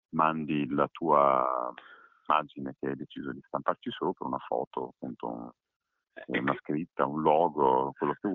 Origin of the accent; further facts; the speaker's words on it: Riccione, Emilia-Romagna, Italy; born there; now in Cesena, Italy; perché non abito più qui a Riccione, sono nato qui a Riccione, la mia famiglia è ancora qui, invece sto a Cesena